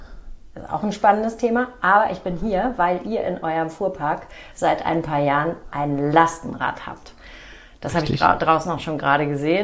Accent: Northern Germany, Germany; Ich komme ja aus dem Norden, da gibt es Jägermeister und Averna.

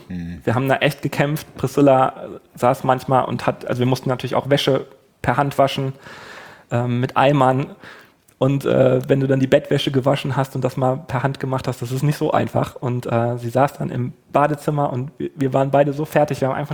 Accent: Germany; Wir haben das gelernt, wir sind weiß, wir kommen aus Deutschland, wir haben eine Ahnung

